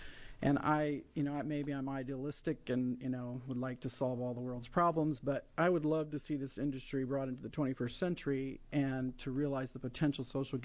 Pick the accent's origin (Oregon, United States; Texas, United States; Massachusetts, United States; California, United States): Oregon, United States; now in Portland, United States; I was raised in Southern Oregon and have lived in Portland for over 25 years.